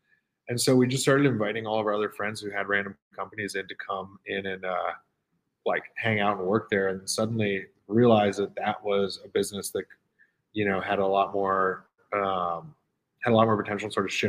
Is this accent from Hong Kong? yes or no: yes; Hong Kong; moved away as an adult; also born or lived in St. Louis, United States; So I grew up overseas in Hong Kong, moved back to the U.S. pretty much later in life to go to university